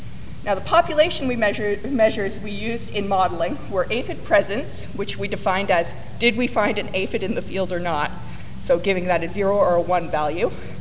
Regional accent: Ontario, Canada; because we're from Ontario

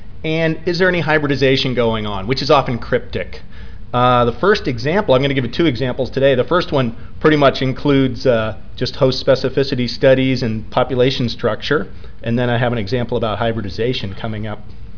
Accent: Sydney, New South Wales, Australia; I'm from Sydney.

